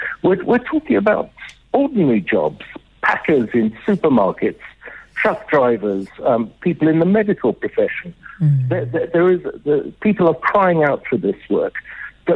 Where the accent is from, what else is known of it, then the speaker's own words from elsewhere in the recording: South Africa; born there; moved away; also born or lived in United Kingdom / Hong Kong; I was born in South Africa, educated in the UK, and my first job was in Hong Kong.